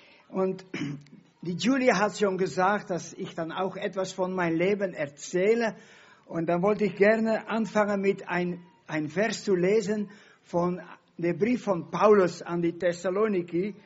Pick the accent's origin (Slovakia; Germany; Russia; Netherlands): Netherlands; German is a second language; ich bin aufgewachsen in Holland. Meine Eltern waren Bauern.